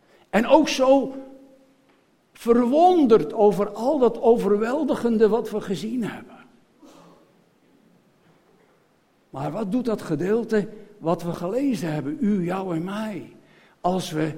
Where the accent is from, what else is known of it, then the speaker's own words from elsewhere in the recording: Netherlands; Nou, daar zijn wij Nederlanders gek op